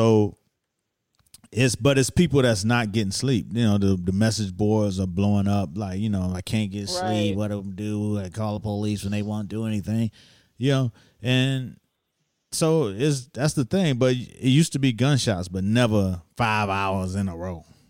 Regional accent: Miami, Florida, United States; moved away as an adult; now in New York, United States; And I came to New York. I'm from Miami. So I came to New York on an internship at a record label

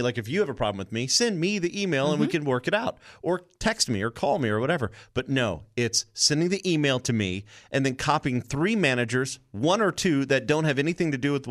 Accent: United States; I'm going to still call it daylight savings

